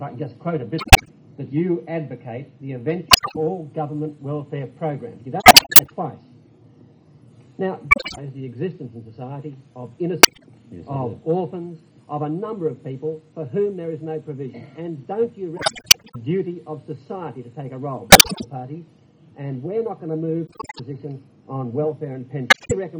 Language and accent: English; Wales, United Kingdom; I'm from South Wales.